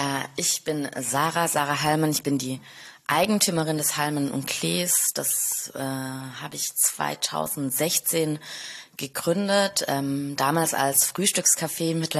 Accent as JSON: {"language": "German", "town": "Stuttgart", "region": "Baden-Württemberg", "country": "Germany", "lives_now": "Berlin, Germany", "said": "ich bin Stuttgarterin."}